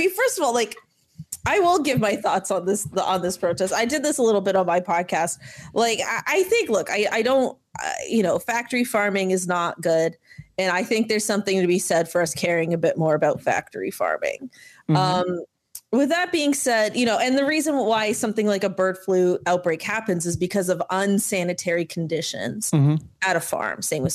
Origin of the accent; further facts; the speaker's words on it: Canada; as a Canadian who's in Canada